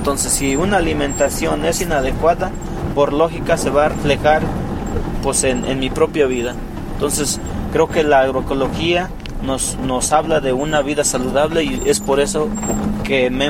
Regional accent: Ixtacamaxtitlán, Puebla, Mexico; soy del municipio de Iztacamaxtlán.

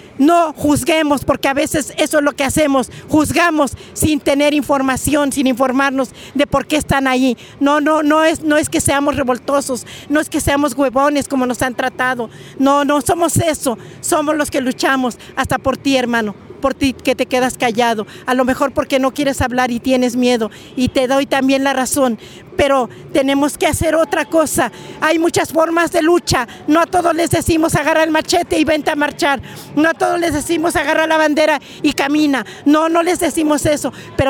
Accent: Mexico

